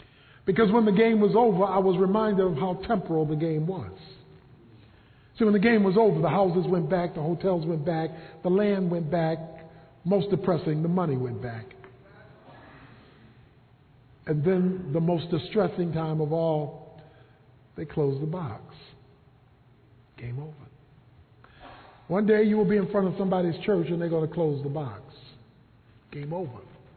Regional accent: Baltimore, Maryland, United States; My favorite game growing up in Baltimore, Maryland was Monopoly. I love Monopoly because it was the only time in the hood I got to own property.

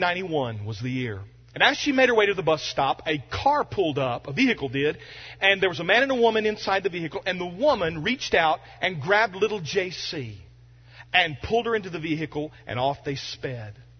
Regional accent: Arkansas, United States; And we grew up in Arkansas, and it rarely snows in Arkansas

